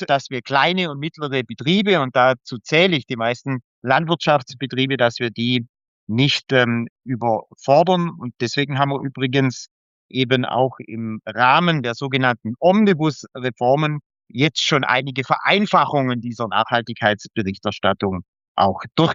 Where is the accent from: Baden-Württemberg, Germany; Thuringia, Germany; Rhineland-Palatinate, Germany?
Baden-Württemberg, Germany; selber auf einem landwirtschaftlichen Milchviehbetrieb aufgewachsen, auf der Landwirtschaft sehr verbunden. Meine Heimatregion ist nach wie vor sehr landwirtschaftlich geprägt im Süden von Deutschland am Bodensee.